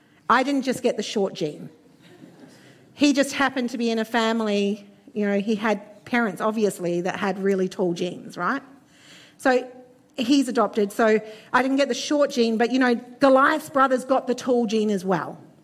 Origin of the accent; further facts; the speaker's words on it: New Zealand; As Yoshi told you, I'm from New Zealand. There's more sheep than people over there.